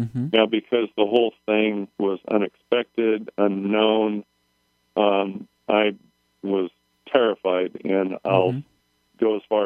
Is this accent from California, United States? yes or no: no; Oregon, United States; moved away as an adult; also born or lived in Anchorage, Alaska; my background is I grew up in Oregon, moved to Anchorage, Alaska in 1980 on a basketball scholarship